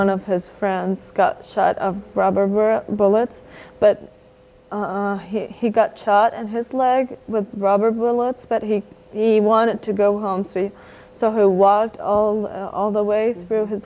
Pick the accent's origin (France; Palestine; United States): Palestine; So I would like people to know about my country when I come here and tell them that I'm from Palestine.